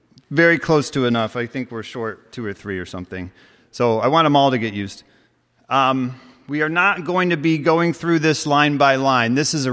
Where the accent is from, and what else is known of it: New York, United States